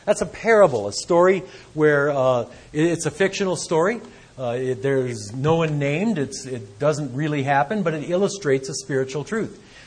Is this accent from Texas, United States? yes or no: no; Michigan, United States; Because I was raised in Michigan, where trees like grow really enormous.